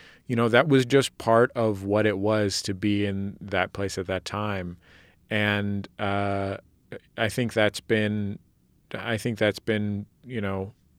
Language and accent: English; San Francisco, California, United States; I grew up in the Mission. I was born in 1981, so in the 1980s and 1990s.